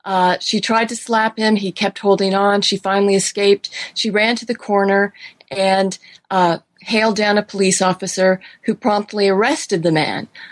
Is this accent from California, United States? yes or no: yes; California, United States; Sure. Well, I grew up in California